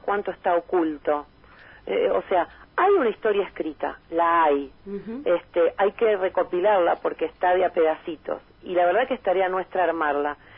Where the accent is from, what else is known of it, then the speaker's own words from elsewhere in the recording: Morón, Buenos Aires Province, Argentina; now in Berisso, Argentina; yo no soy de acá, soy de Morón, ya soy de acá en realidad. Nací en Morón, viví mucho tiempo, pero hace 20 años que vivo en Berisso.